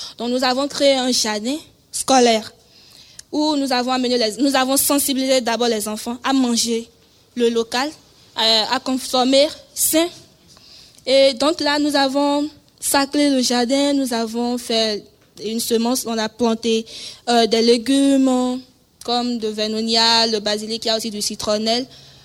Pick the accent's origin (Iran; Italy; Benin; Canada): Benin; Porto-Novo, Ouémé; now in France; j'ai 20 ans. Je suis béninoise, originaire de Porto Novo.